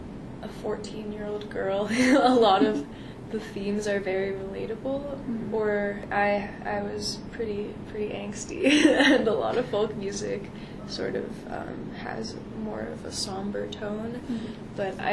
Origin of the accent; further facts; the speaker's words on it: Boston, Massachusetts, United States; I grew up in Boston, and I traveled a fair amount as a kid